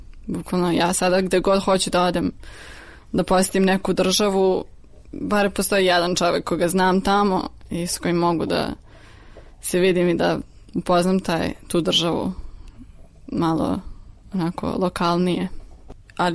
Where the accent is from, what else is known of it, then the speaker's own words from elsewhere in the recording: Belgrade, City of Belgrade, Serbia; now in Winston-Salem, United States; imam 22 godine, iz Beograda sam, sviram violinu, studiram u Americi.